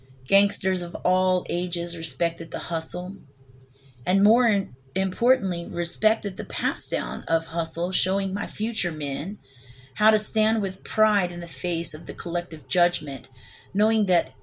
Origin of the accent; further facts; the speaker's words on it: Baton Rouge, Louisiana, United States; I went back to my hometown in Baton Rouge, summer before last, flying cotton candy on the side of Sherwood and College and Corsi like a crackhead.